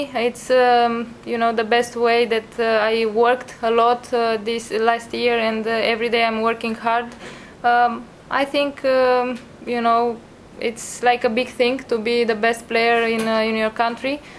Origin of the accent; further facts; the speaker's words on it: Romania; Yeah, we are both from Romania and same age almost.